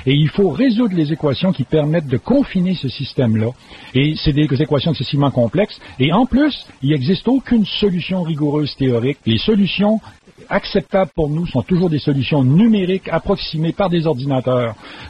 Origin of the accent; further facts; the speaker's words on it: Quebec, Canada; moi, je suis natif de la région du Saguenay. C'est une très grande région forestière.